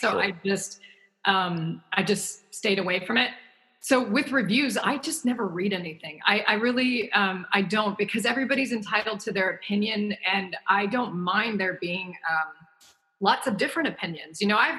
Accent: the South, United States; But back then, especially me growing up in the South, that was not a thing.

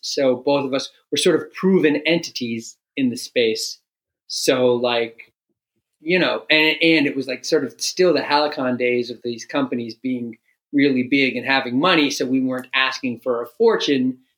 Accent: New York, United States; I'm from New York.

